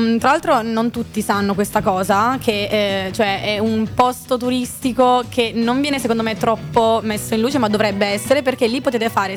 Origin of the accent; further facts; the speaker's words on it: Pedalino, Sicily, Italy; arrivo a Pedalino, che è proprio il mio paesino di 3000 abitanti